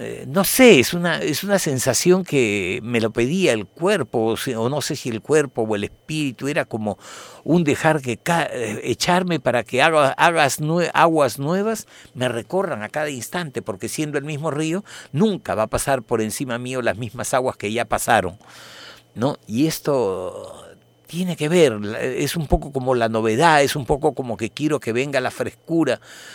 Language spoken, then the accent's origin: Spanish; Peru; Los que somos peruanos conocemos lo que significa Gamarra